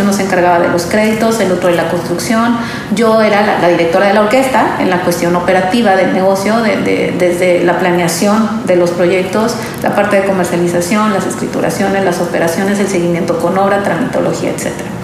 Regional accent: Monterrey, Nuevo León, Mexico; soy de Monterrey, originaria, estudié la carrera en mi tierra.

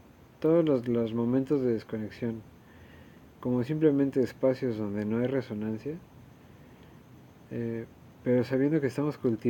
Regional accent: Mexico City, Mexico; now in Cancún, Mexico; yo como chilango jamás hubiera entendido que alguien me dijera que Cancún era una ciudad horrible.

